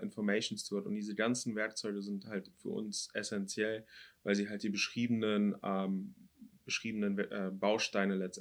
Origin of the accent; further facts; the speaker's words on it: Hamburg, Germany; born there; Und da ich auch gebürtiger Hamburger bin, hat das sehr gut geklappt.